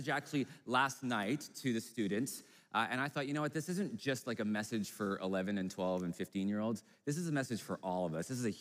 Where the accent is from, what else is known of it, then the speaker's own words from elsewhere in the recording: Edmonton, Alberta, Canada; I don't wanna take too much time, I'm from Edmonton.